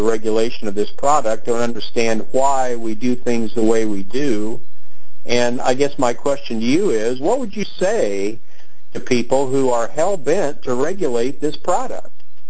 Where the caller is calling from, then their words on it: Indiana, United States; I'm calling from Indiana, oftentimes the epicenter of alcohol deregulation